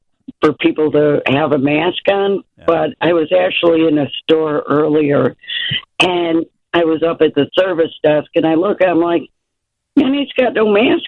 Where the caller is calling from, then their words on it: Chicago, Illinois, United States; I live in Chicago, but I drive for a living.